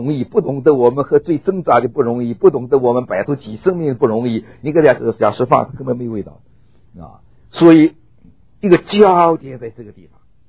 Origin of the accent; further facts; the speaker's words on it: Northeast China, China; 我想我小的时候在东北读过小学，那时候讲的山东话跟山东人一模一样的，到后来忘记了啊